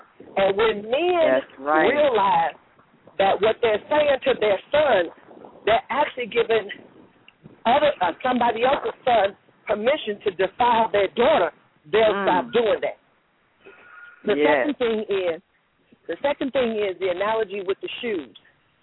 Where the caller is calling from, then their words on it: Chicago, Illinois, United States; I'm calling from Chicago.